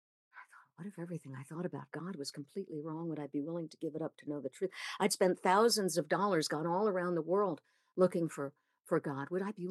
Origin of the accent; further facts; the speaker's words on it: Long Island, New York, United States; I grew up on Long Island in New York City.